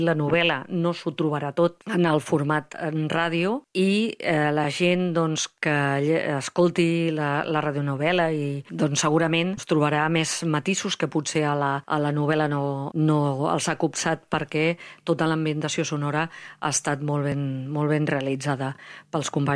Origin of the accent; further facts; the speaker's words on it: Martorell, Catalonia, Spain; jo sóc de Martorell i tenim aquí una ràdio magnífica.